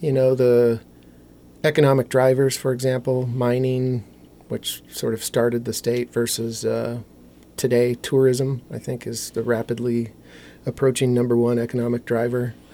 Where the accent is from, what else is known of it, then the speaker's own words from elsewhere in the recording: Butte, Montana, United States; I was born in Butte and spent a lot of time there growing up.